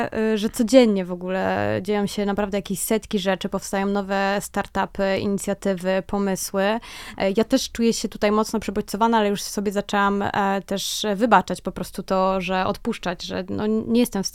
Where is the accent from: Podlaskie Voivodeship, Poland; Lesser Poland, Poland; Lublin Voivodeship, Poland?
Lesser Poland, Poland; Kraków; no ja akurat jestem z Krakowa, więc pozdrawiam wszystkich Krakusów